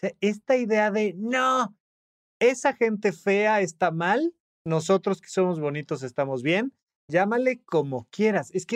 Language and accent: Spanish; Toluca, State of Mexico, Mexico; now in Mexico City, Mexico; yo soy de Toluca, me mudé a la Ciudad de México, pero me refiero a nosotros los chilangos que ya de una u otra manera vivimos en Ciudad de México.